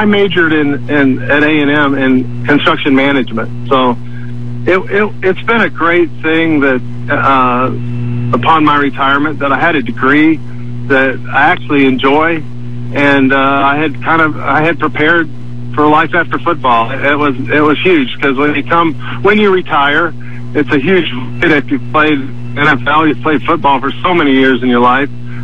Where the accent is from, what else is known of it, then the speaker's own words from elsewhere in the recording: Houston, Texas, United States; now in Austin, United States; I live in Austin now. I'm from Houston. That's where I went to high school.